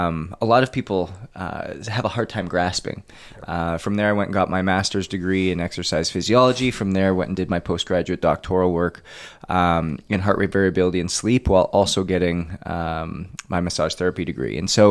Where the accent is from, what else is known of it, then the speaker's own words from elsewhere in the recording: Canada; moved away as an adult; now in United States; being born and raised in Canada, you have to realize that hockey is like a rite of passage.